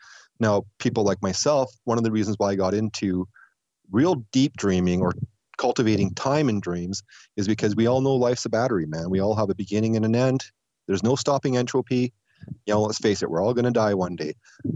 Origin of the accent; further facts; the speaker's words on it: Canada; I'm not American, I'm Canadian